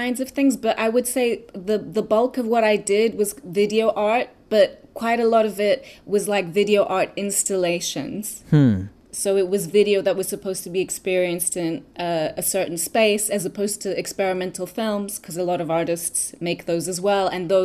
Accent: Lisbon, Portugal; So I'm originally from Lisbon, Portugal.

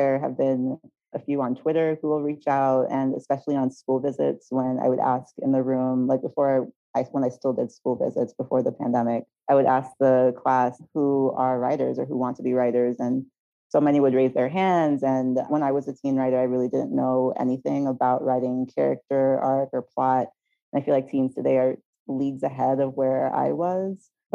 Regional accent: St. Thomas, U.S. Virgin Islands; also born or lived in New York / Philadelphia; now in Los Angeles, United States; I was born and raised in St. Thomas of the U.S. Virgin Islands. Before I moved around a bit, went to New York, went to Philly, and now I'm out in Los Angeles.

